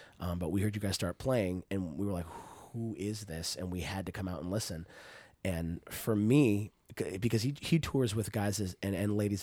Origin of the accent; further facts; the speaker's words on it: Texas, United States; And I growing up in Texas, there's a whole scene of music called the Red Dirt scene that is really kind of outside of Nashville.